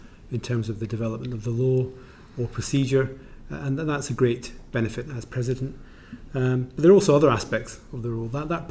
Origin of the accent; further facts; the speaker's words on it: Scotland, United Kingdom; now in England; I grew up in Scotland and have ended up in the English judiciary.